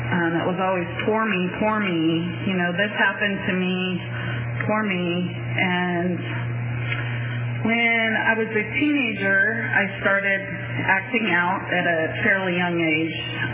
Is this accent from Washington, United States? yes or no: yes; Seattle, Washington, United States; born there; I was born in Seattle, Washington